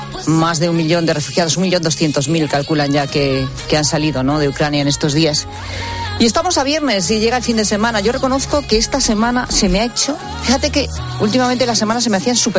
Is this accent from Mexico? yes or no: no; Zamora, Castile and León, Spain; Sabes que en mi tierra, en Zamora, el chorizo, vamos.